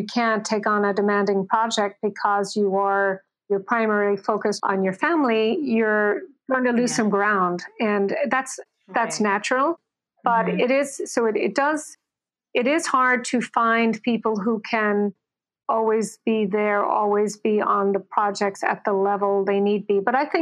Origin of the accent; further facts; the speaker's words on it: Ireland; moved away; And also, given that I'm from Ireland, I've always taken 3 weeks in the summer to go and back to visit home.